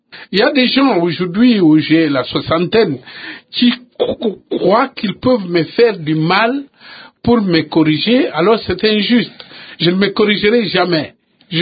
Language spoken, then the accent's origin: French; Kikwit, Kwilu, DR Congo; J'ai grandi à Kikwit, je me suis amusé à Lukemi, à Luina, et même dans la rivière Kwilu.